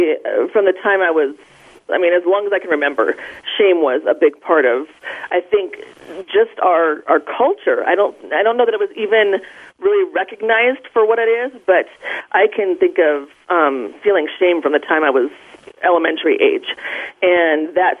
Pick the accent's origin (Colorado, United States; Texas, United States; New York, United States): Colorado, United States; Colorado Springs; I was raised in Colorado Springs, Colorado, which is and continues to be a very conservative, evangelical-based religious town.